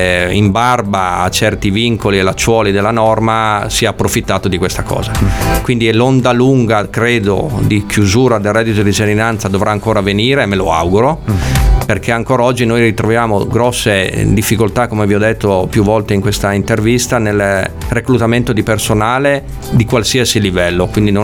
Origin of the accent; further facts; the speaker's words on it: Lombardy, Italy; anche io sono lombardo